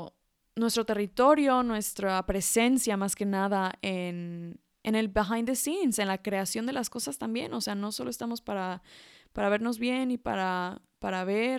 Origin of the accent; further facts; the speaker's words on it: Mexico City, Mexico; Yo cuando tenía 5 años y yo nací en Ciudad de México, entonces en ese momento vivía en Ciudad de México